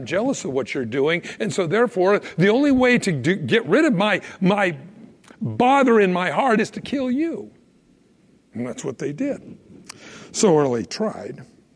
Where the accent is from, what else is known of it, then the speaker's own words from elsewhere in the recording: United States; born there; But because I was born in America, my money says in God we trust, I was baptized as a baby, I was christened when I was 8 years old